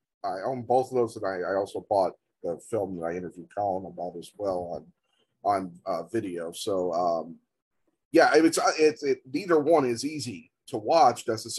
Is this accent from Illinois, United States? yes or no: yes; Chicago, Illinois, United States; I don't know if you're aware of this, but I'm from Chicago too.